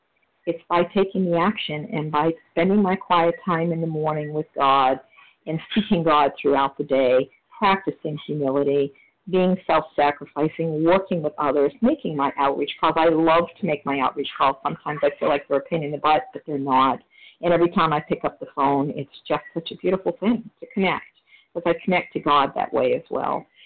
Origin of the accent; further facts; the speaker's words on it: New Hampshire, United States; I'm from New Hampshire